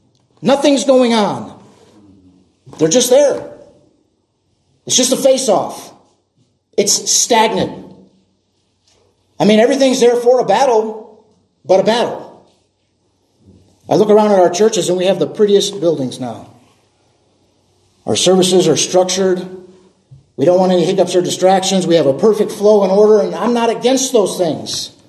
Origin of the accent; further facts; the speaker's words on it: Chicago, Illinois, United States; I grew up in the Chicago area. I was a gang member, a drug dealer, and at 18 years old, I got saved.